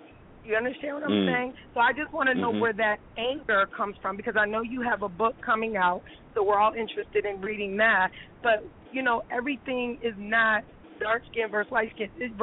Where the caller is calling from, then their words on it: Chicago, Illinois, United States; also born or lived in 716; I'm actually calling from Chicago right now, but I used to live in the 716.